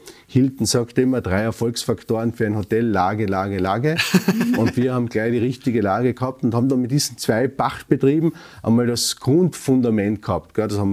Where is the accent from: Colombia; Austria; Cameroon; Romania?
Austria; Carinthia; Das ist einfach als Kärntner für mich ganz wichtig und wesentlich.